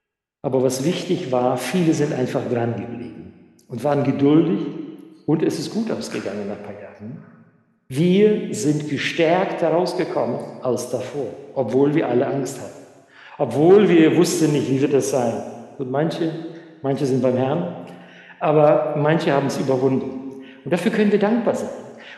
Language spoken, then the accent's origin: German; Germany; Wir als Deutsche, wir sind schon komplex, oder?